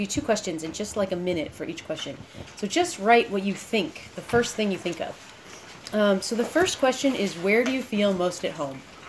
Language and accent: English; Chicago, Illinois, United States; now in Michigan, United States; And I live in Michigan. I am 36. So that's just a tiny bit about me. I'm from Chicago area originally.